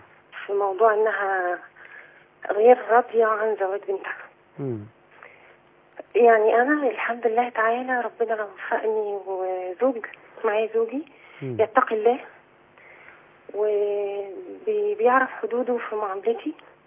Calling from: Alexandria, Alexandria Governorate, Egypt; من اسكندرية.

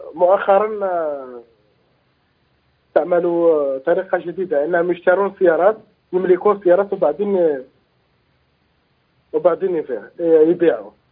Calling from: Algeria; عندنا في الجزائر

